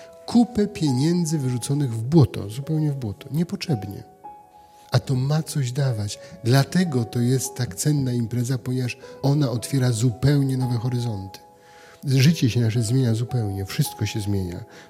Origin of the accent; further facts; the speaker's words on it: Greater Poland Voivodeship, Poland; A ja jestem prostym chłopakiem z Wielkopolski